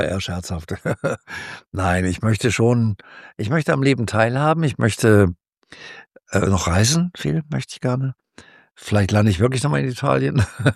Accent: North Rhine-Westphalia, Germany; Im Verhältnis zu dem, wo ich herkomme, aus einem kleinen Ort am Niederrhein

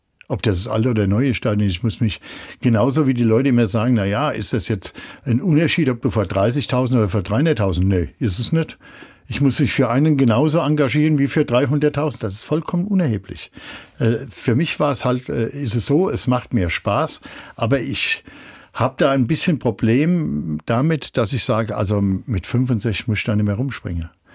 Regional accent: Mainz, Rhineland-Palatinate, Germany; Da ist eine Bank und ich bin ja gebürtiger Hechtsheimer.

